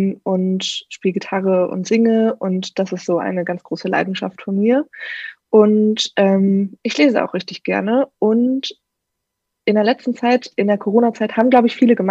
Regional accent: Bielefeld, North Rhine-Westphalia, Germany; born there; Ja, ich bin 28 Jahre alt. Mein Pronomen ist sie. Ich komme gebürtig aus Bielefeld, aus Bethel.

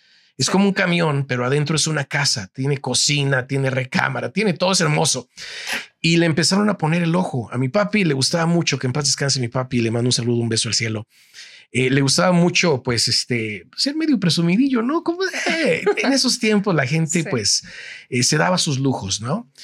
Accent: Ocotlán, Jalisco, Mexico; also born or lived in Mexico City; Soy originario de México, el país en donde fui registrado en Guadalajara, en un lugar que se llama Ocotlán, Jalisco. Un lugar hermoso que cuando llegamos ahí, mis hermanos, mi madre y yo, fue un paraíso para nosotros porque veníamos de la Ciudad de México.

